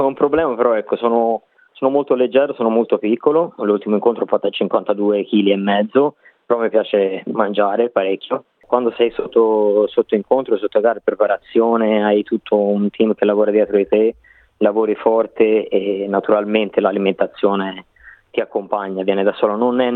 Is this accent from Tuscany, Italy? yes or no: yes; Prato, Tuscany, Italy; moved away as an adult; now in Australia; Allora, io sono di Prato, cioè 30 anni, sono venuto via dall'Italia, ho lasciato l'Italia, avevo 26 anni.